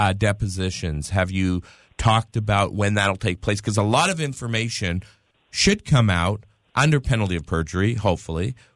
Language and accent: English; Canada; I'm Canadian and my whole family's in Canada